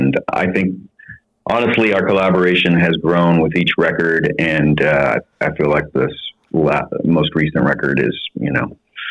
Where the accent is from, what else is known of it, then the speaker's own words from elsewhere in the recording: Houston, Texas, United States; I am. Born and raised in Houston.